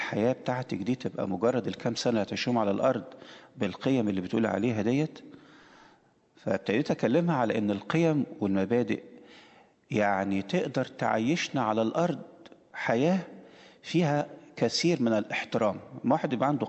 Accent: Egypt; وعرفت إن أنا يعني من مصر وأرثوذكسي وكده،

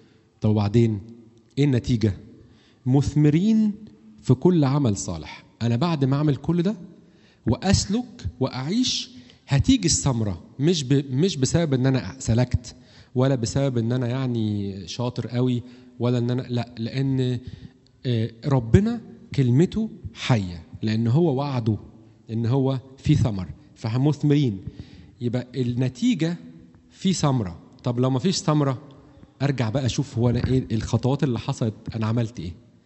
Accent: Egypt; احنا ما عندناش فكرة الاستمرارية كمصريين

